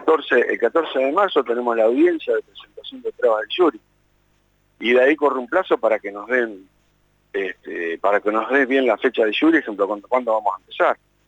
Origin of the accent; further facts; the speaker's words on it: Mar del Plata, Buenos Aires Province, Argentina; No, nosotros somos de Mar del Plata.